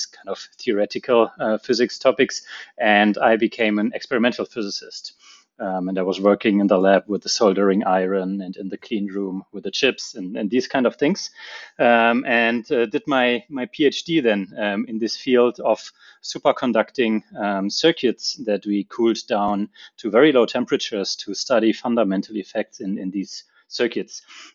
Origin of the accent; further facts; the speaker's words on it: North Rhine-Westphalia, Germany; English is a second language; also born or lived in Munich; So I'm originally from Germany, the western part. I grew up north of Cologne.